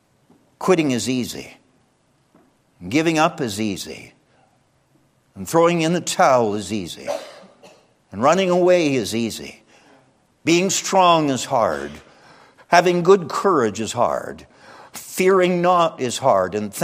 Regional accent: St. Catharines, Ontario, Canada; we're from Niagara Falls, St. Catharines, Ontario area there.

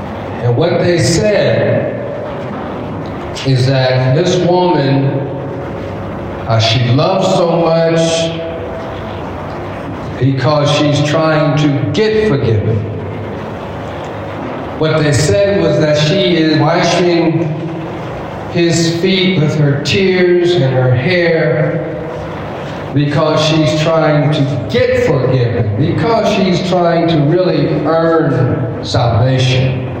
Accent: California, United States; now in Nigeria; I'm from the U.S. I'm from California. And I'm here as a missionary and as an evangelist. I've been living in Nigeria for 2 years now.

